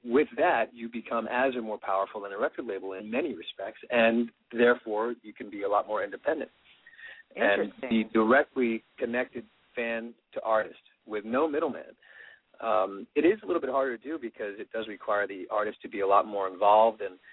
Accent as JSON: {"language": "English", "region": "Northeast", "country": "United States", "said": "I'm from the Northeast, New York, New Jersey area."}